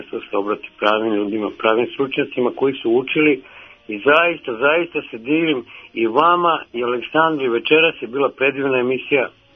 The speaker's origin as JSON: {"language": "Serbian", "country": "Serbia", "said": "kod nas u Srbiji"}